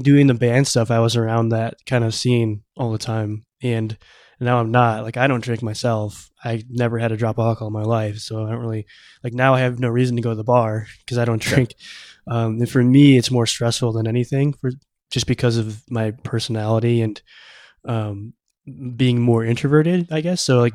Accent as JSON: {"language": "English", "region": "Minnesota", "country": "United States", "tie": "born or raised there", "said": "So, like, I tell people I'm from Minneapolis, but I actually grew up in a smaller town near Minneapolis, and it just kind of saves the whole like, oh, I've never heard of it."}